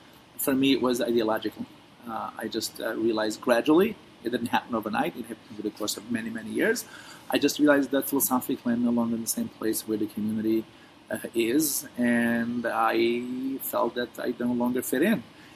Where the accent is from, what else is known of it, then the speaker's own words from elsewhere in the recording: Williamsburg, New York, United States; I grew up in the ultra-Orthodox community, as you correctly mentioned. I grew up in the Satmar community, which is a Haredi community, primarily in Williamsburg